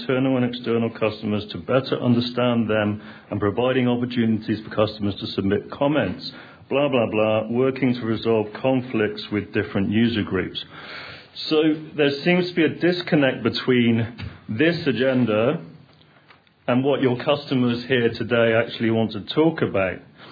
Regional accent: Texas, United States; accent: Texas; I'm an Austin resident, Texas resident. You might like my Texas accent.

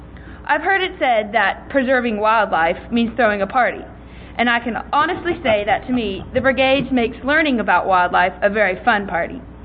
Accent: Boerne, Texas, United States; I'm from Bernie, Texas, and I'm a junior at the Geneva School of Bernie.

